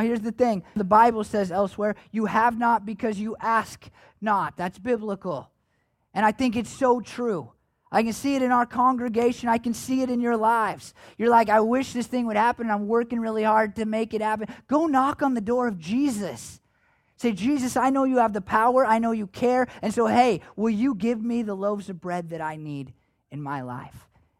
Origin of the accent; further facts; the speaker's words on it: United States; But as an American, somebody who's individualistic, it's hard for me to go over to my neighbor's house